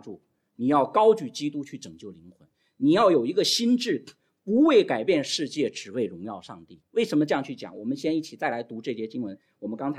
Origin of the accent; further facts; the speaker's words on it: China; 我们作为一个中国人，想不想让中国变得更好？